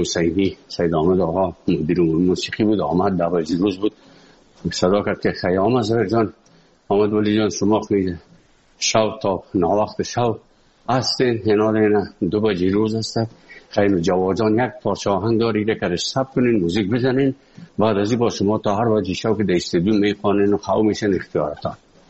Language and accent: Persian; Afghanistan; now in Moscow, Russia; از افغانستان برامدیم آمدیم سه مسکو